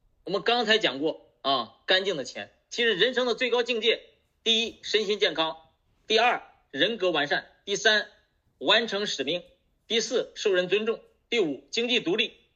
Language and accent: Chinese; China; 我们中国人很聪明啊